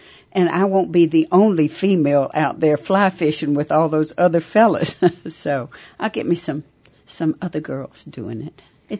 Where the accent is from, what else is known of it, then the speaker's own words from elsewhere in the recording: Alabama, United States; Alabama, just south of Birmingham, which is middle of the state. So I go from AL to AL.